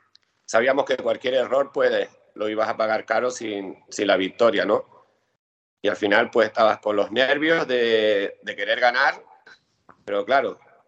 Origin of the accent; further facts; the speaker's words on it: Spain; Como los españoles, pues nos vamos a cenar o a tomar algo